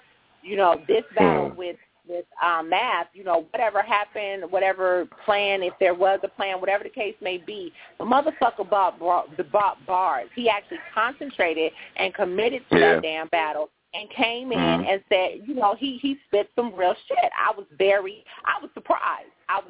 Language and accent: English; California, United States; You know, I'm from Cali. That's my home.